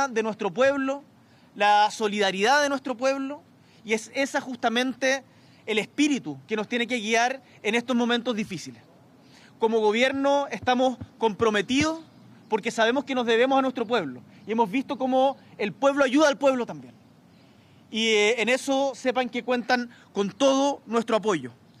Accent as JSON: {"language": "Spanish", "country": "Chile", "said": "Acá somos todos chilenos y eso es lo que vale."}